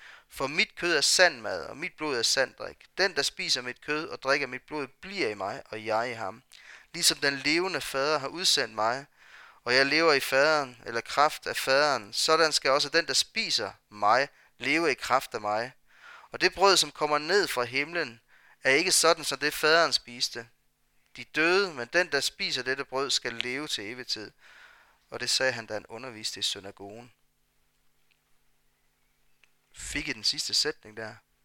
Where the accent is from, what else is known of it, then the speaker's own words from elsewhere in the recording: Blåhøj, Region of Southern Denmark, Denmark; På et tidspunkt her der hvor jeg kommer fra i Blåhøj her